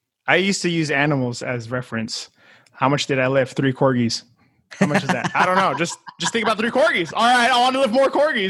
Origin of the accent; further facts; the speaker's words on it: California, United States; I'm from the Bay Area, so there's fires now.